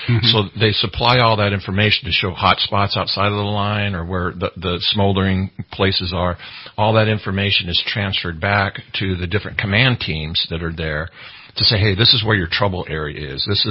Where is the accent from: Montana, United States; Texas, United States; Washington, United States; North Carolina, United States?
Montana, United States; I'm from Montana.